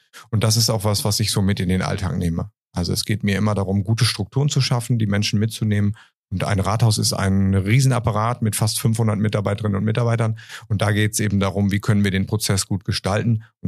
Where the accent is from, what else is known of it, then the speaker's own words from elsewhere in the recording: Nordhorn, Lower Saxony, Germany; Ich möchte aktiv gestalten und ich möchte Verantwortung für meine Heimat übernehmen.